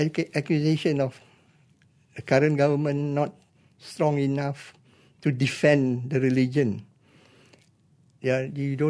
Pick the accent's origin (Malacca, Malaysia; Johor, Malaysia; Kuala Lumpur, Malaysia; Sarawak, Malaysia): Kuala Lumpur, Malaysia; Kampung Baru; I was 14 years old. I was born and bred in Kampung Bahru. That's where it started.